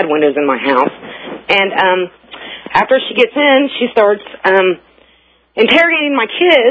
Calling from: Indiana, United States

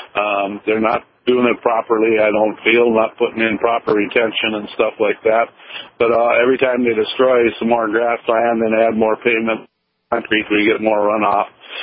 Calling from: Minot, North Dakota, United States; I'm calling from Minot. I live on the east side of Minot in an area called Meadowbrook Estates.

